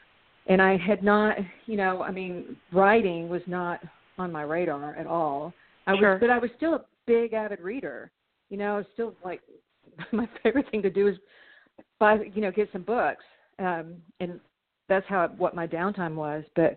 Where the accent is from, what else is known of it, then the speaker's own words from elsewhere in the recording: Texas, United States; So I am a child of ranchers who lived way out in the country and with only siblings to play